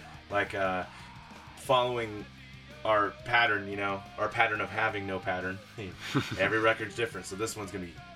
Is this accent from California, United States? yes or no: yes; California, United States; I grew up in California, it's such a mixed bag of people.